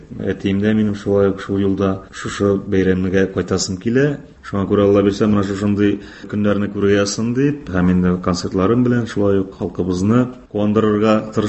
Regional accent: Bashkortostan, Russia; Башкортстаныма да рәхмәтлемен. Ул туган ягым

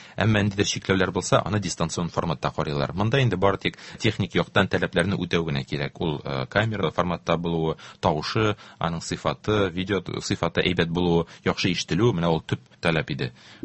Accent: Bashkortostan, Russia; Мин үзем Башкортстан егете

